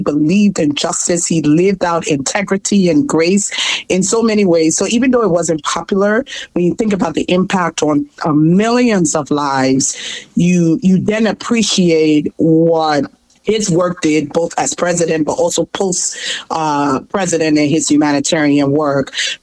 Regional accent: Liberia; I'm originally from Liberia, but I had the opportunity 4 years ago to serve as IRC's country director in the Republic of Liberia for 4 years.

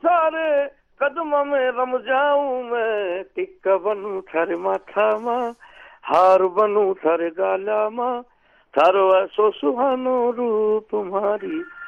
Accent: Pakistan; born there; مطلب میں تو پاکستان کی پیدائش ہوں لیکن دادا ہمارے وہیں پیدا ہوئے, میرے والد صاحب بھی وہیں پیدا ہوئے.

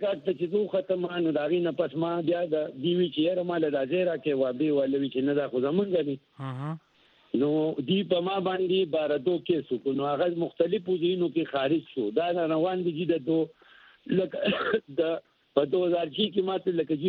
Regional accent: Mardan, Khyber Pakhtunkhwa, Pakistan; هوتی مردانی

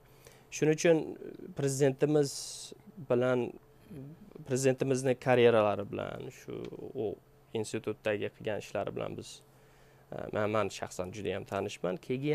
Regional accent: Denov, Surxondaryo Region, Uzbekistan; Endi men Denov tumani bo'lgan bilan men eski tug'ilib o'sgan qishlog'im o'sha kolxoz Moskva kolxoz deyilardi.

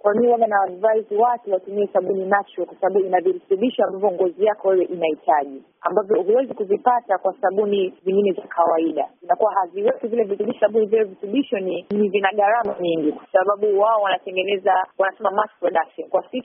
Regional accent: Tanzania; now in United States; wakati natoka huku Afrika, Tanzania.

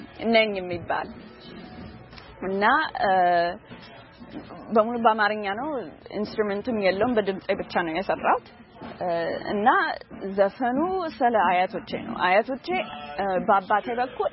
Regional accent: Texas, United States; እዚህ አስቶን ውስጥ ተወልጄ ያደኩት እናትና አባቴ ከኢትዮጵያ በ80 ውስጥ ነው ወደዚህ ሀገር የመጡትና

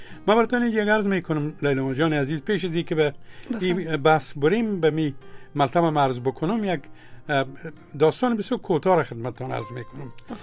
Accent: Afghanistan; من مملکت ما افغانستان و من از ملت افغان و قوم من تاجک، ازبک، پشهی، نورستانی، خیرگزی، هر جایی که هستم او را داخل نوشته میکنه، افتخارم است. اما افغان هستم، افغانستان

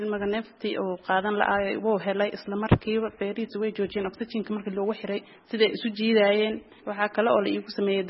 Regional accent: Galmudug, Somalia; deegaanka baxsan ayaan ka imid magaalada

